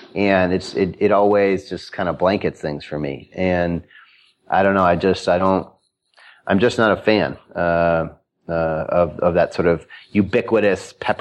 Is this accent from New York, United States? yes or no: no; Chicago, Illinois, United States